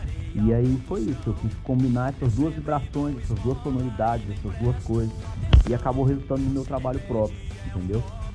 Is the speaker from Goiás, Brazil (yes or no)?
yes; Luziânia, Goiás, Brazil; born there; devo fazer alguma coisa em Lusiânia, que é a minha cidade natal.